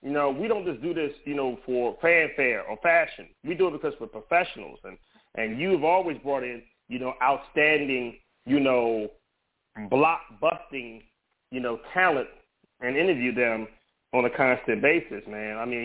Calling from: New York, United States; I'm calling in from Nassau, Long Island.

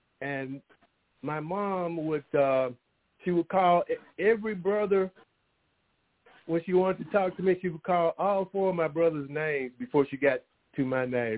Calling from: Sacramento, California, United States; I'm coming from the West Coast, Sacramento, California area.

